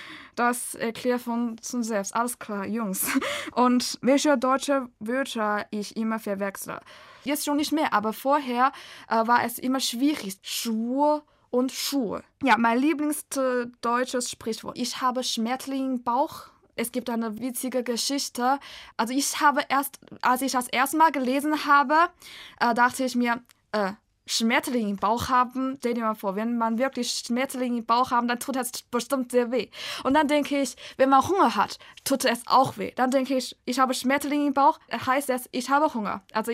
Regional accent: China; German is a second language; ich komme aus China. … Ich bin im Jahr 2000 geboren und ich lerne Deutsch, weil vorher habe ich Englisch gelernt

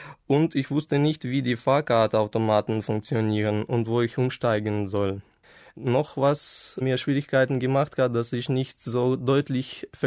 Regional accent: Ukraine; German is a second language; now in Düsseldorf, Germany; dass die Züge in Deutschland machen auch Verspätungen wie bei mir in der Ukraine

